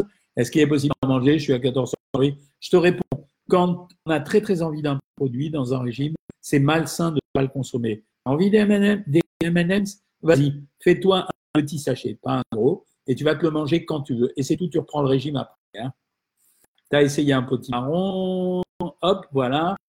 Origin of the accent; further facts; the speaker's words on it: Oran, Oran Province, Algeria; born there; Je vous suis depuis l'Algérie. Bonjour, Algérie. Je suis né à Oran, donc je connais.